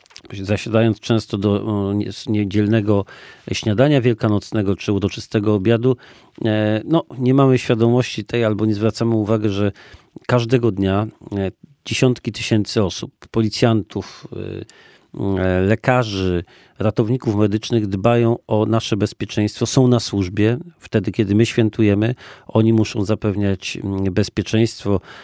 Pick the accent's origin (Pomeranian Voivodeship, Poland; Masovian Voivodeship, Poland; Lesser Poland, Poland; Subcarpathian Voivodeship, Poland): Lesser Poland, Poland; nie jako wojewoda, ale przede wszystkim jako Małopolanin.